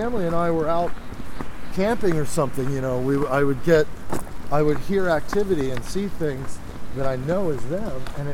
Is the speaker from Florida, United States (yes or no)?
yes; Orlando, Florida, United States; I'm from Orlando, Florida. I wasn't raised to just grab a gun and go search around the house.